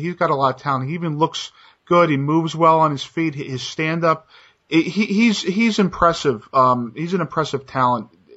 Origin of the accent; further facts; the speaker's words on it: New Jersey, United States; I drove to California and back. I'm from New Jersey, and I had people giving me the finger for having this bumper sticker.